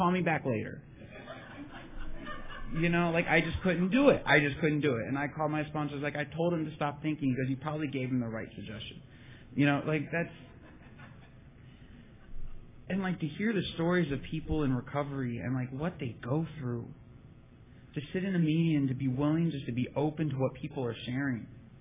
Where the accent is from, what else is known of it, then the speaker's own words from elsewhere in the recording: Virginia, United States; I mean, I'm from Virginia. I went to a meeting in Virginia